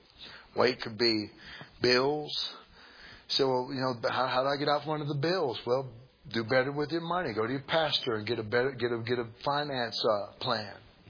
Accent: Connecticut, United States; born there; also born or lived in Philadelphia, United States; I was born in Connecticut, but I never lived there. I wanted to stay in the South where I understood people.

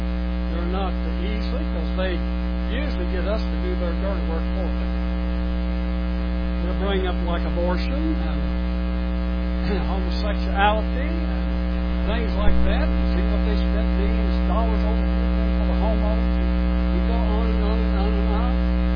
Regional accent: United States; born there; I was born in America. It had nothing to do with it. I'm American because I was born in America.

